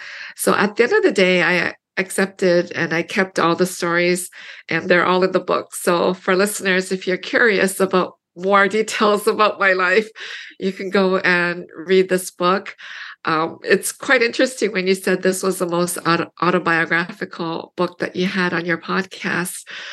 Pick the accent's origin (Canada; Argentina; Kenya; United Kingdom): Canada; moved away as an adult; also born or lived in Korea; now in United States; You know, I was born in Korea, and then our family immigrated in 1975 to Canada. So I write some stuff about growing up in Canada in the book. And we immigrated, well, then myself and my own now nuclear family, we moved to the U.S. in 2004